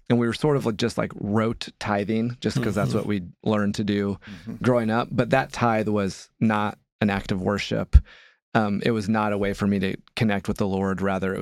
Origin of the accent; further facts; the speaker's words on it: Indiana, United States; Now, keep in mind, growing up in Indiana, we're a basketball state.